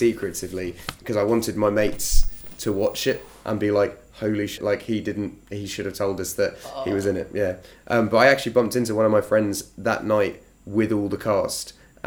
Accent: East of England, United Kingdom; I shot a video in my hometown of Suffolk

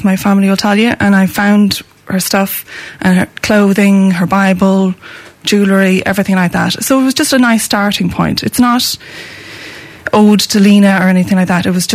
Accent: County Leitrim, Ireland; also born or lived in Dublin; I'm from Leitrim, yeah.

